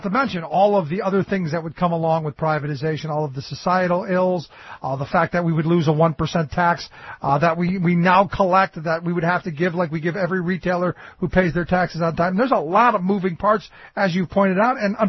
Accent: Cleveland, Ohio, United States; When I was a teenager back in the 80s, we went to I grew up in Cleveland.

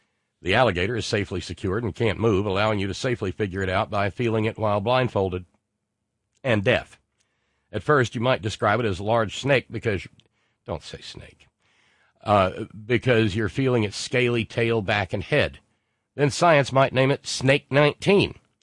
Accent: Seattle, Washington, United States; Seattle is my hometown.

